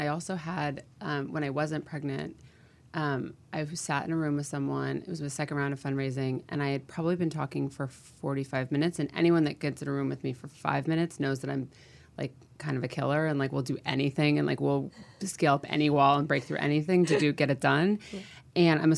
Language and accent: English; Connecticut, United States; which I'm from Connecticut